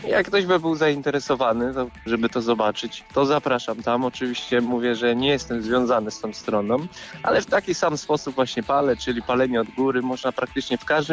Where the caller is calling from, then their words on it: Szczecin, West Pomeranian Voivodeship, Poland; jestem ze Szczecina.